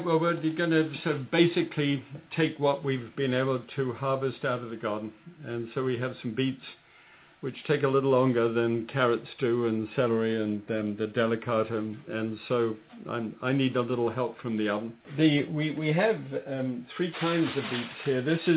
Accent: Scotland, United Kingdom; since I'm a Scot, you just simply unwrap it carefully and use it again.

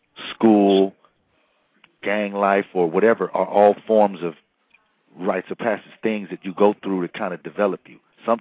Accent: Chicago, Illinois, United States; also born or lived in Long Beach; that was a word that I grew up saying growing up in Chicago.

